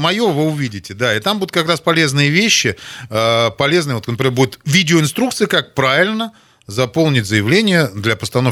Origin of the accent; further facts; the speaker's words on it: Moscow, Russia; в них указан знак московского региона, потому что я же из Москвы.